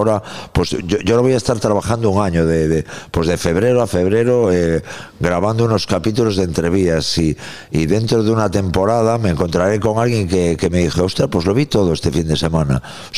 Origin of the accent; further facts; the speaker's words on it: Santiago de Compostela, Galicia, Spain; Yo me crié así, en el Cine Capitol, Santiago de Compostela